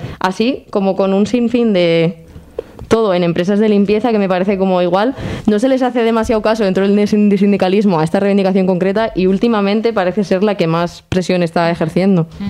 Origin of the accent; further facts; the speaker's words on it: Basque Country, Spain; como sabéis que yo soy de Euskal Herria